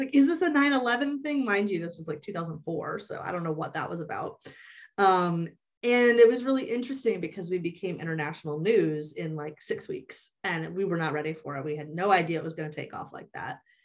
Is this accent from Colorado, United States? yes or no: no; Georgia, United States; So I grew up in Georgia in the 80s and 90s, which was not a particularly open place or time about sexuality.